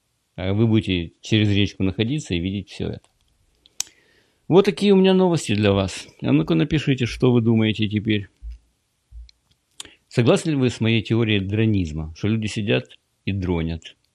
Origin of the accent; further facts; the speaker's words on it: Florida, United States; Я из Флориды.